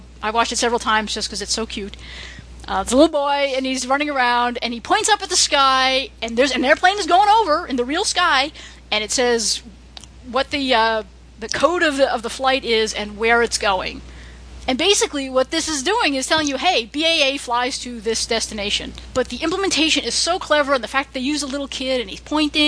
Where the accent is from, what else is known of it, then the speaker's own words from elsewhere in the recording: New England, United States; Friendly's Ice Cream, which I grew up with here in New England.